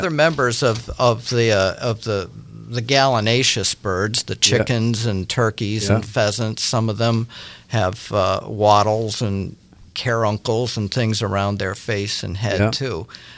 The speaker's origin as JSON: {"language": "English", "region": "Pennsylvania", "country": "United States", "tie": "born or raised there", "said": "I grew up in Pennsylvania, where both species are common"}